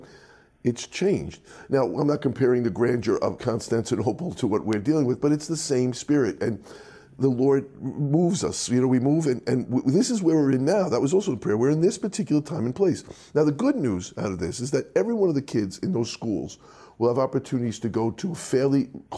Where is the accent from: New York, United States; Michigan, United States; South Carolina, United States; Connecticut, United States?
New York, United States; Bronx; also born or lived in Valley Stream; like I grew up in the Bronx, you know, I was in the Bronx a little longer than you were. At that time, it was very Irish where I was, very Irish. And then we moved to Valley Stream.